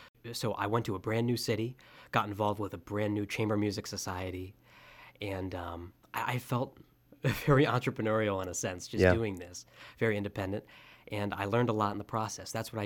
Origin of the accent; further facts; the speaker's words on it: Canton, Ohio, United States; So I'm originally from Canton, Ohio, and I started playing the violin when I was 3 years old.